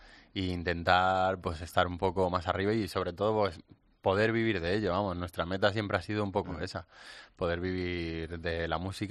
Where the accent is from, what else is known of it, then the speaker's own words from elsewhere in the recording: Madrid, Community of Madrid, Spain; nosotros la mayoría sí que somos madrileños, pero el cantante … no es madrileño, es de Salamanca.